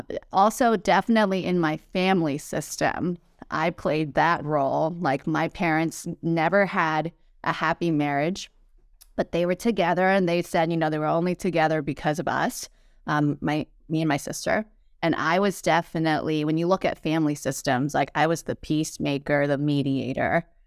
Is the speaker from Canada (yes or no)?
no; Thailand; now in United States; growing up in Thailand. That's, like, not really, that wasn't really, like, a program or degree you could study in Thailand. And I was coming to the U.S. for college.